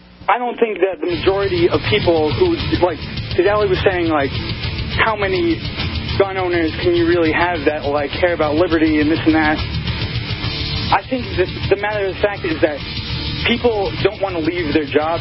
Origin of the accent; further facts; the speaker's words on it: New York, United States; Obviously, I'm from New York